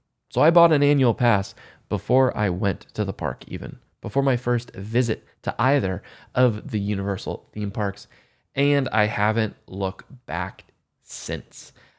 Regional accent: Maryland, United States; now in Orlando, United States; I actually moved down from my home state in Maryland to Orlando to become a Walt Disney World cast member.

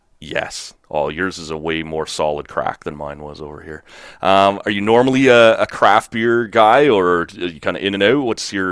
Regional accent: Oshawa, Ontario, Canada; Well, I grew up in Oshawa

